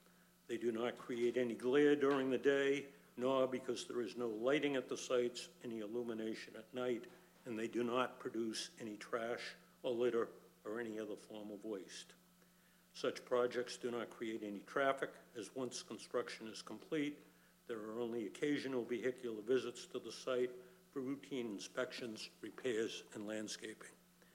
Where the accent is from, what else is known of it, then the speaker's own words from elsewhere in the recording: Boston, Massachusetts, United States; You pardon me, I'm from Boston. We have a Suffolk County in Boston